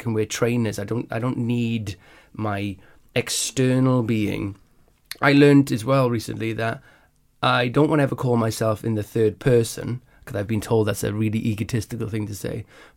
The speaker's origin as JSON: {"language": "English", "region": "Wales", "country": "United Kingdom", "tie": "born or raised there", "said": "I grew up in Wales, if you put your hand up and had the right answer"}